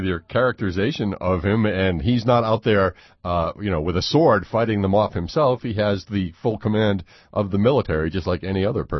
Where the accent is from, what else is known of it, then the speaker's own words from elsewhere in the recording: Massachusetts, United States; from my home state of Massachusetts.